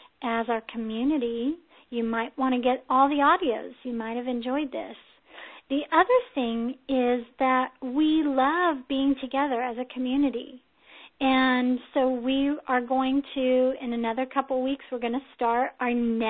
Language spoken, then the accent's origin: English; the South, United States; accent: Southern; Wow, did my southern accent come out there, y'all?